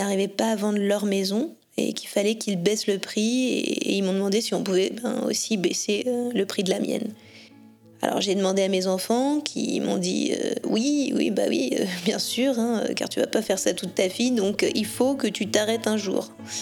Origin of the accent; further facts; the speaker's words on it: Ouroux, Auvergne-Rhône-Alpes, France; Moi, je suis native d'Ouroux, dans le Rhône, donc c'est pas très loin d'ici. Il y avait les fermes à côté, mais je n'ai pas grandi, moi, dans une ferme.